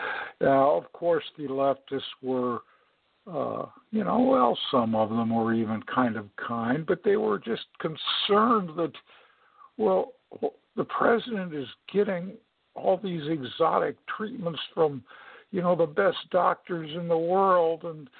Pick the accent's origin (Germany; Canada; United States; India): United States; California; I was born in California, went to school there, and part of the high school curriculum was you had to take a semester of California history.